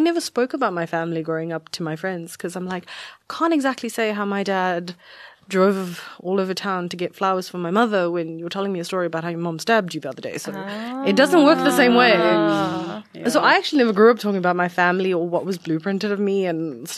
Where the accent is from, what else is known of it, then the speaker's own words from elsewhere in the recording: South Africa; also born or lived in India; because we moved to South Africa from India. So we were just the three of us. I'm an only child. It's just me, mom and dad. And we moved to a different country when I was very young